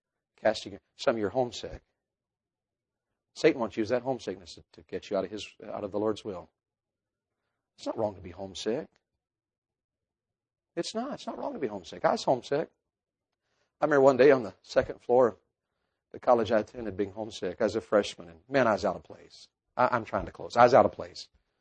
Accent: the South, United States; Being a Southerner, I had a hard time with having a Yankee roommate.

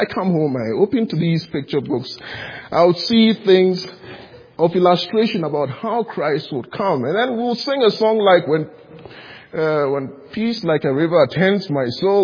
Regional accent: Ghana; As some of you may be aware of, I come from Ghana, West Africa. It's a very little country, actually.

